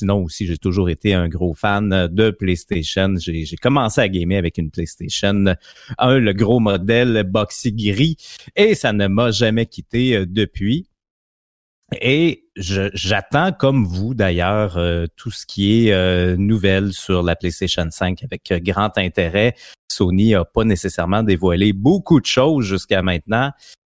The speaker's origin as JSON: {"language": "French", "town": "Quebec City", "region": "Quebec", "country": "Canada", "said": "parce que je viens de Québec"}